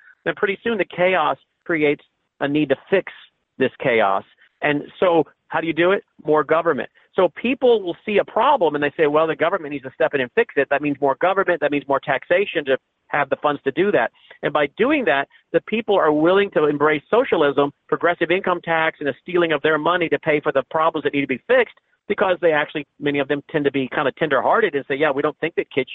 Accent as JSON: {"language": "English", "region": "Tennessee", "country": "United States", "said": "which was founded and led by a congressman from my home state of Tennessee."}